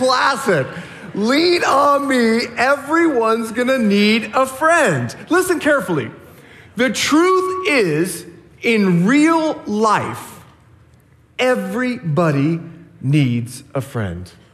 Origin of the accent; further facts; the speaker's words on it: Bahamas; I remember when I was 11 years old. You see, I'm from the Bahamas, and we used to go to this island in Treasure Key